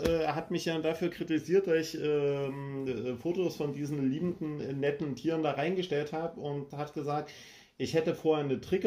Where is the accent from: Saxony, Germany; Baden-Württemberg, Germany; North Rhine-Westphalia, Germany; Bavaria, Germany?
Saxony, Germany; Leipzig; ich habe tatsächlich wieder viel über meine Heimat gelernt. Das alte Bahnbetriebswerk Leipzig Süd.